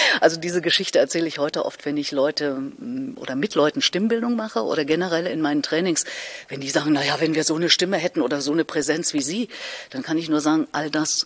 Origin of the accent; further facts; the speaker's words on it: Erfurt, Thuringia, Germany; Und alleine in Erfurt, in meiner Heimatstadt, wo ich damals ja lebte